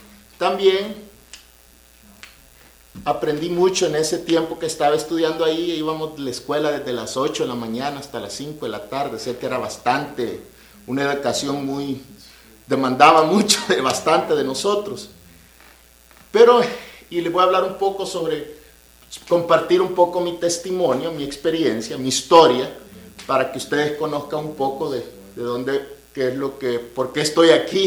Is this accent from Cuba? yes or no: no; El Salvador; tengo 40 años ya, 31 de diciembre cumplo mis 40 años. Este, soy originario de El Salvador. Crecí en una familia donde desde el primer grado lo ponen a uno en un colegio católico de solo varones.